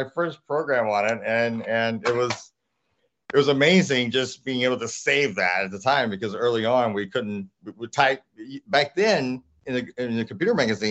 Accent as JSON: {"language": "English", "town": "St. Louis", "region": "Missouri", "country": "United States", "lives_now": "Texas, United States", "said": "So I am from St. Louis. I'm from the Midwest. So used to the cold. I'm in Texas right now. So it's a fairly cold, but it's still not to the level of where I'm from in St. Louis."}